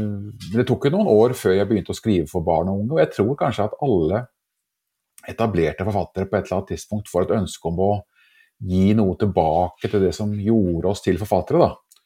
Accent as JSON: {"language": "Norwegian", "town": "Bamble", "region": "Telemark", "country": "Norway", "tie": "born or raised there", "said": "det hjemme jeg vokste opp i, hjemme i Bamble med mor og far eller hjemmeværende mor"}